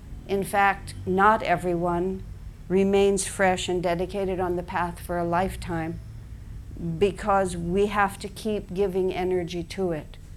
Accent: El Paso, Texas, United States; born there; I've mentioned to you I was born in El Paso, Texas.

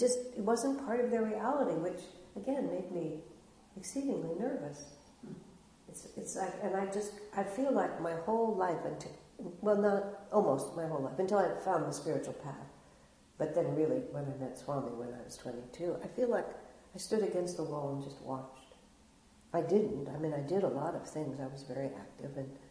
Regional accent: El Paso, Texas, United States; And especially growing up in El Paso, my family was very intellectually oriented

